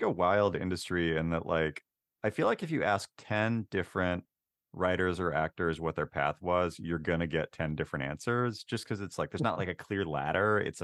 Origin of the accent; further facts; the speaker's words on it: Washington, United States; I'm like Native American and rolled cowlitz and I grew up on the Tulalip Res in Washington State.